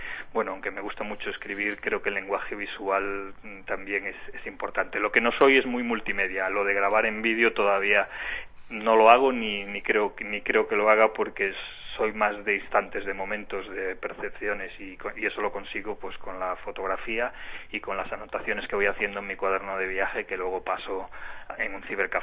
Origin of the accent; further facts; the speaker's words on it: A Coruña, Galicia, Spain; Yo soy de La Coruña y en La Coruña todos tenemos como referencia